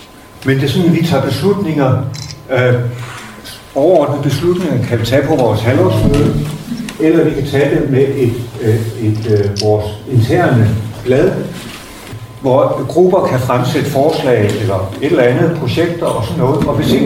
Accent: Vodskov, North Denmark Region, Denmark; jeg kommer fra Vodskov i Vendsyssel

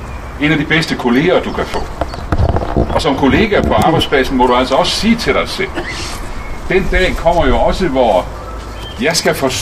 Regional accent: Esbjerg, Region of Southern Denmark, Denmark; også i Esbjerg, hvor jeg kommer fra. De taler godt nok ikke helt det samme sprog, men det er tæt på.

